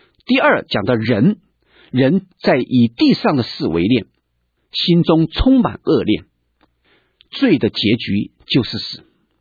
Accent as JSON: {"language": "Chinese", "country": "China", "said": "并且求神使用我们中国人，能够把福音传到世界的每一个角落。"}